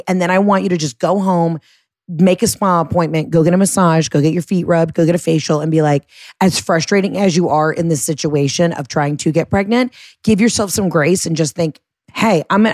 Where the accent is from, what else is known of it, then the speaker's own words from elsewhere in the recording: New Jersey, United States; from New Jersey.